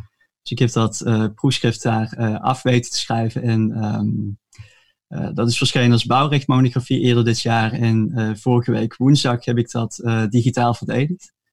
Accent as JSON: {"language": "Dutch", "town": "Maastricht", "region": "Limburg", "country": "Netherlands", "tie": "born there", "said": "geboren in Maastricht. Ik heb daar ook gestudeerd."}